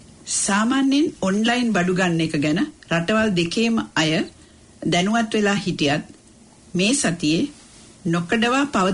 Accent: Homagama, Western Province, Sri Lanka; හෝමාගම අපේ ගම පැත්තට විදුලි සම්බන්ධතාව ලැබුණේ 1960 ගණන්වල මට මතක විදියට.

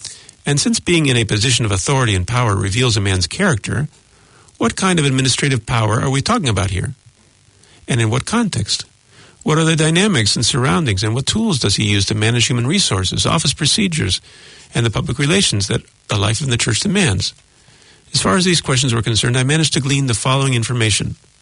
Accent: United States; Number two, I'm from America originally.

